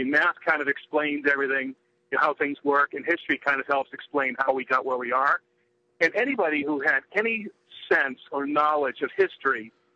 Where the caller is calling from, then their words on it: Rochester, New York, United States; Yeah, it's … calling from Rochester.